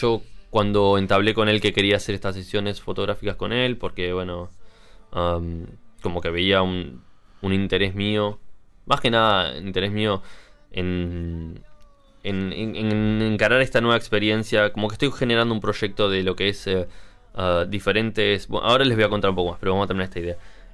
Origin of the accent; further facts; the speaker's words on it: Montevideo, Uruguay; un poco contextualizar lo que uno hace como montevideano. Y el mismo Montevideo, ¿no?